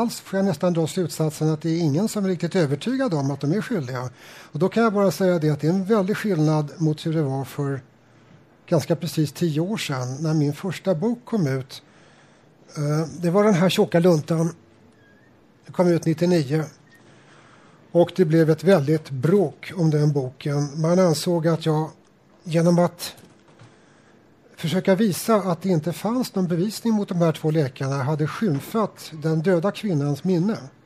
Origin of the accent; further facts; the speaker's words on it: Stockholm, Stockholm County, Sweden; Uppsala representerar motsatsen till min hemstad Stockholm